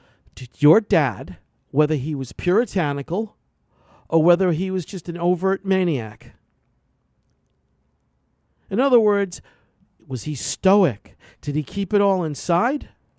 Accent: Brooklyn, New York, United States; Growing up in Brooklyn, we would go to the bar.

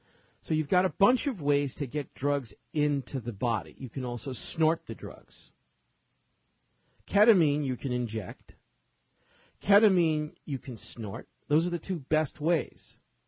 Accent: New York City, New York, United States; I was around a lot of things growing up in New York City as a kid

